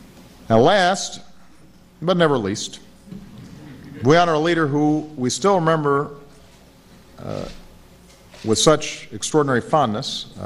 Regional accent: Hawaii, United States; including one kid with a funny name growing up in Hawaii

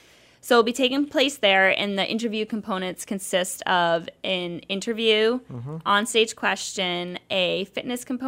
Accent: Attleboro, Massachusetts, United States; Well, I grew up in Attleboro. I am the oldest of eight kids and a first-generation college graduate.

